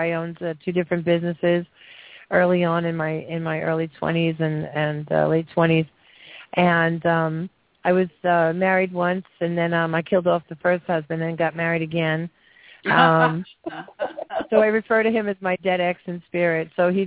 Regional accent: Long Island, New York, United States; I was living in Allentown, Pennsylvania, I'm originally from Long Island, if you can't tell.

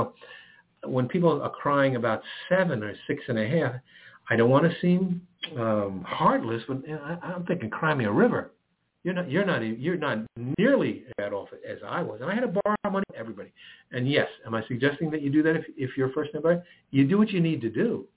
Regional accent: New York City, New York, United States; I'm a New Yorker. I'm from New York City. I love New York City.

